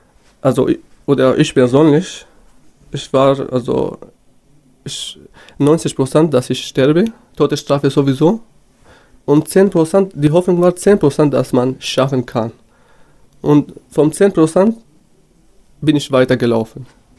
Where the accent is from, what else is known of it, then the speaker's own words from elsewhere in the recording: Syria; German is a second language; now in Germany; Ich bin Kurde aus Nordosten von Syrien und 24 Jahre alt.